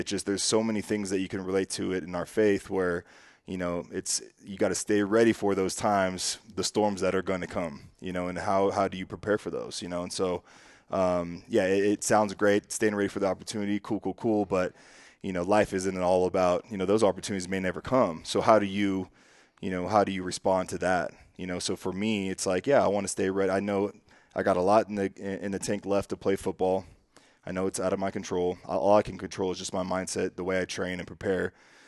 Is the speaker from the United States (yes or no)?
yes; California, United States; And just for me, I'm from California, being playing close to home for the first time in a long time meant a lot to me.